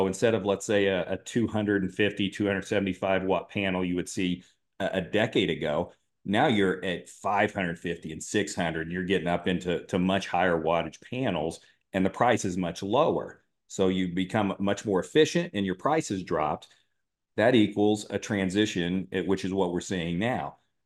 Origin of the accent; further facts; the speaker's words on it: Indiana, United States; I'm originally from Southern Indiana, which Southern Indiana is kind of coal country for that part of the state. A lot of coal mines, a lot of coal-fired power plants. I grew up on what used to be a former coal mine.